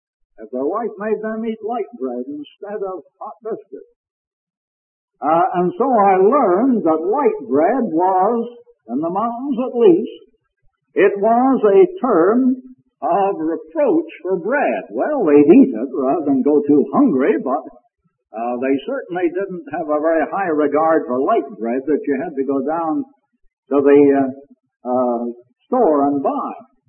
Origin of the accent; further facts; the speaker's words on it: Canada; Now, being a Canadian, I was not reared on hot biscuits for breakfast.